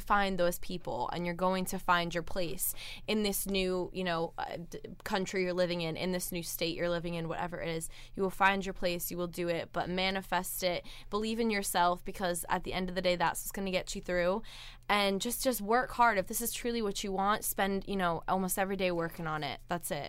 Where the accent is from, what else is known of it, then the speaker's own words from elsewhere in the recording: Paris, Île-de-France, France; I am French.